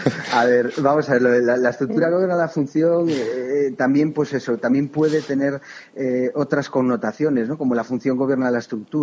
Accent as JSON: {"language": "Spanish", "region": "Galicia", "country": "Spain", "said": "ahora sí que te respondería como buen gallego, depende, ¿no?"}